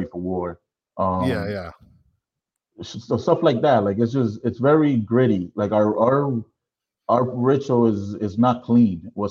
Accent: Bronx, New York, United States; I'm from the Bronx, so I grew up around the whole stadium area.

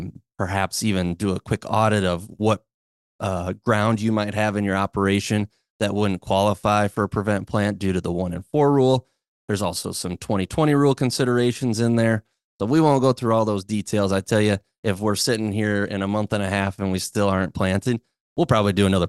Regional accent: Aurelia, Iowa, United States; now in Des Moines, United States; although today I live just outside of Des Moines, I grew up in Northwest Iowa, only 7 miles away from Cherokee.

